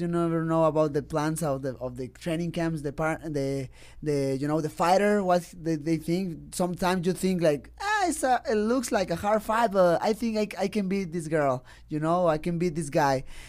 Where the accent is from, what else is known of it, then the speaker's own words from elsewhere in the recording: Mexico; English is a second language; He's strong, but I'm a kid from Mexico, and I have heart, definitely.